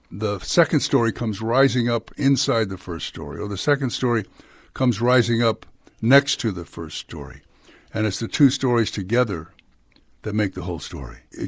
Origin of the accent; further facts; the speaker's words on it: San Francisco, California, United States; When you grow up in California, I was born in San Francisco, and you can't escape John Sutter in San Francisco.